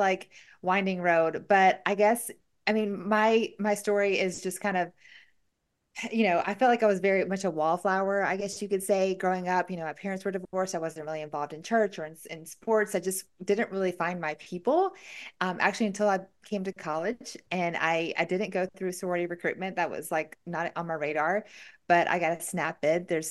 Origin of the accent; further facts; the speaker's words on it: the South, United States; people say I talk really fast and I'm from the South